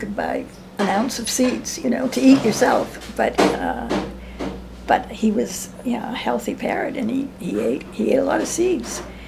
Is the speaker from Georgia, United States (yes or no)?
no; Boston, Massachusetts, United States; now in Ann Arbor, United States; I'm from Boston.